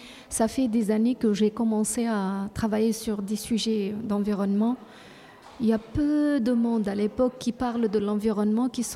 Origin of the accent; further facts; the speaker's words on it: Tunisia; Chez nous en Tunisie, 80% des femmes, 80% des gens qui travaillent dans le domaine de l'agriculture, ce sont des femmes.